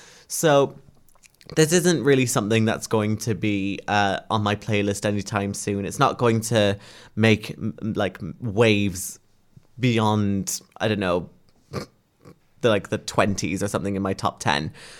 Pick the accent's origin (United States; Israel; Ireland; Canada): Ireland; I'm not necessarily from the UK, I'm actually from Ireland.